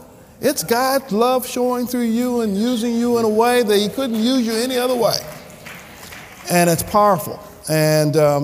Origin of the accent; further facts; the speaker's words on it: Clinton, Missouri, United States; Growing up in Clinton, Missouri, and growing in a kind of that segregated environment that we're talking about, and being integrated into the school system and so forth, people weren't that nice.